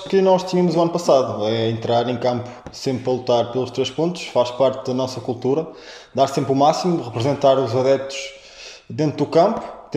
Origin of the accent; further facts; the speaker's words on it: Póvoa de Varzim, Porto, Portugal; enquanto poveiro, é importante passar os valores do clube, da cidade, da terra